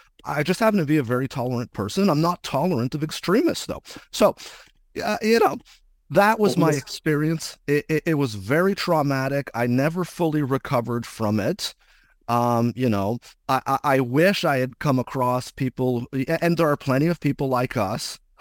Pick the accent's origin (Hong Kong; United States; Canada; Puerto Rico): Canada; Brampton, Ontario; I grew up in Brampton, and Brampton was a primarily, Christian, European community.